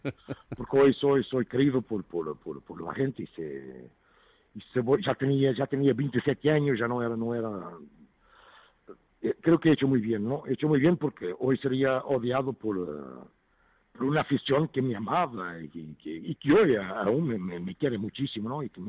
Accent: Portugal; Spanish is a second language; Mira, como portugués, voy a Madrid, tengo lugar en Madrid

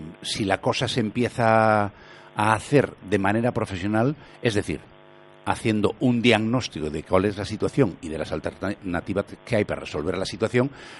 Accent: Galicia, Spain; ¿de verdad somos conscientes los gallegos de la importancia que tiene el revestimiento de nuestra casa

